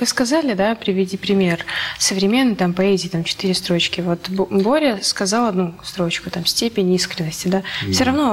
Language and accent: Russian; Odesa, Odesa Oblast, Ukraine; Есть про Одессу, про мой родной город.